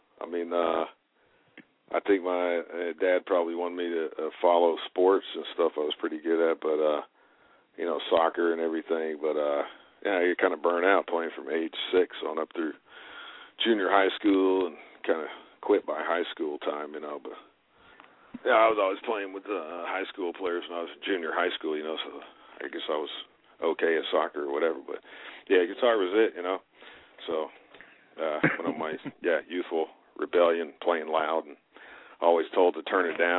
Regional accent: Tulsa, Oklahoma, United States; born there; Yeah, that's correct. I was born in Tulsa, Oklahoma. Come from a family of nine

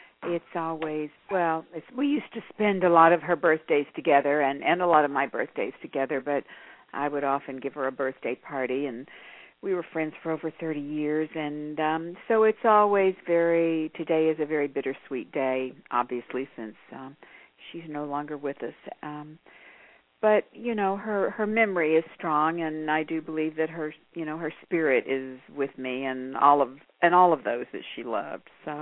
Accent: Texas, United States; Well, we were both from we are both from Texas, and we both came out here about the same time.

